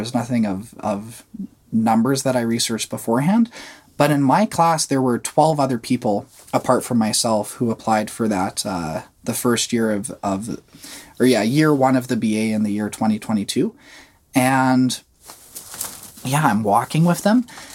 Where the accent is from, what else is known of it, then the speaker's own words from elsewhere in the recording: Calgary, Alberta, Canada; now in Edmonton, Canada; I'm born in Edmonton, even though I was raised in Calgary for 17 years, now after 3 years in Edmonton